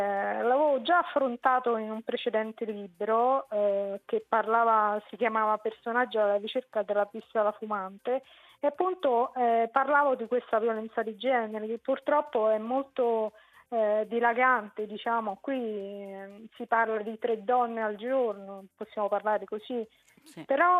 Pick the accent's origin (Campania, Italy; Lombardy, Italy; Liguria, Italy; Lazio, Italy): Lazio, Italy; Rome; Non sono sarda, ma romana, ma sono stata in vacanza in Sardegna.